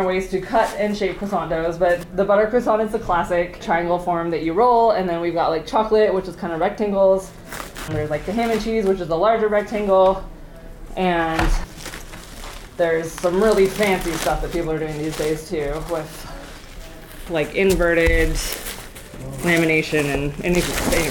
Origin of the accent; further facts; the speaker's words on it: Montana, United States; also born or lived in France / New York / San Francisco; And I actually grew up in Montana. I grew up near Great Falls. And I spent a lot of time away. I went lived for a year in France.